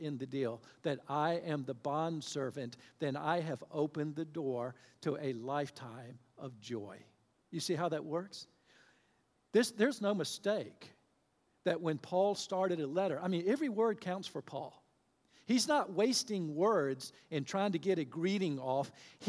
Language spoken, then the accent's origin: English; Hampton, United States; Now, I was born and raised here in Hampton, of all things.